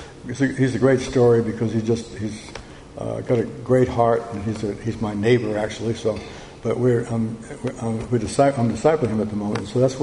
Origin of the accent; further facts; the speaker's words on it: Newport, Rhode Island, United States; I was raised in Newport, Rhode Island, and Newport, Rhode Island is a bedroom community of the rich and the wealthy.